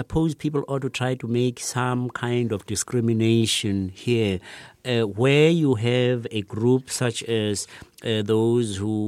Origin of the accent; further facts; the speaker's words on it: South Africa; Most people would know that I'm a South African. I've been born there. My parents were born there, their parents, and so forth.